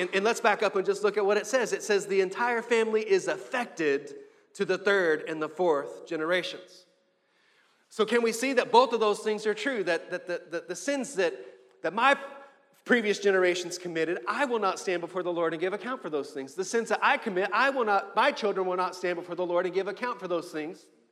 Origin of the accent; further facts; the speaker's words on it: Amarillo, Texas, United States; also born or lived in Abilene, United States / Brownsville, United States; I grew up in Amarillo, Texas, in the Texas Panhandle. And then from there, I moved to Abilene, Texas, and West Central Texas, where I met my beautiful wife